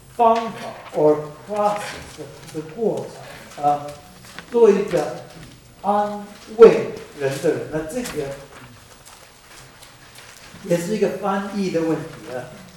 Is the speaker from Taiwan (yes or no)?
yes; Taiwan; accent: Taiwanese Mandarin; 不是鼓励之子，鼓励之子。对啊，我的台湾国语啊，了解吗